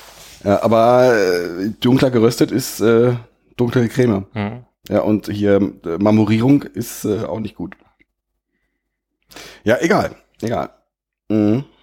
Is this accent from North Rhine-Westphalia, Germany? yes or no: yes; North Rhine-Westphalia, Germany; mich als Sauerländer alienated das nicht so